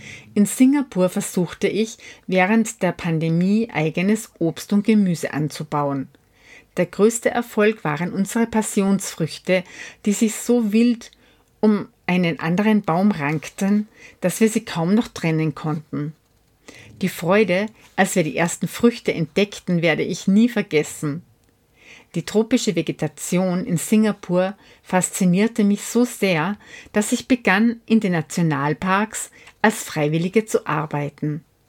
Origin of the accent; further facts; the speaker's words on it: South Korea; now in Altenstadt, Germany; Hier in Altenstadt erlebe ich zum ersten Mal wieder die vier Jahreszeiten. Die Erinnerung an meine Kindheit in Südkorea ist inzwischen verblasst